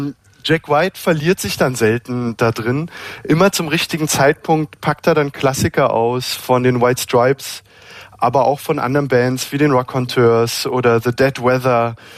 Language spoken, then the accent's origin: German; Berlin, Germany; dass ich mich als Berliner Pflanze da so ein bisschen schwer tue